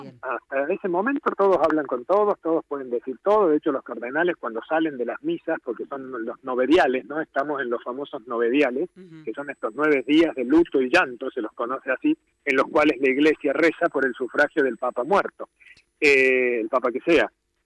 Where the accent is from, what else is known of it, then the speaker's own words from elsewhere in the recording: Córdoba, Argentina; porque yo soy cordobés